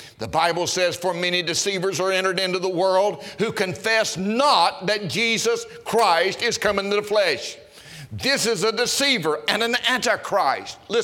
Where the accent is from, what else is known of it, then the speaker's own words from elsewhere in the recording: Mississippi, United States; As a boy, I grew up in North Mississippi, and there were not a lot of extras in our life.